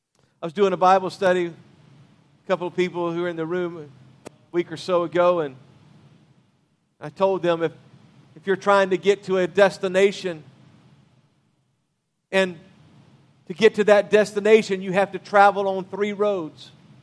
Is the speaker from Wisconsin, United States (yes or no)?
no; Louisiana, United States; I'm not sure if you understand that what I just said, because I'm from Louisiana.